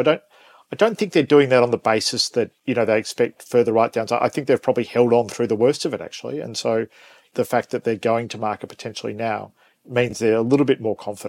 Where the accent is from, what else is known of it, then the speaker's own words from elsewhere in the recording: Melbourne, Victoria, Australia; I grew up in Melbourne, and it does take me back a little bit to the 90s